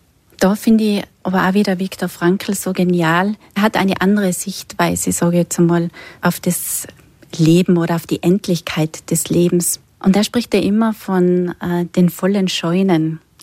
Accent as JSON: {"language": "German", "region": "Tyrol", "country": "Austria", "said": "Wir sind ja da in Tirol und bei uns in Tirol spielen viele nach wie vor gerne Karten."}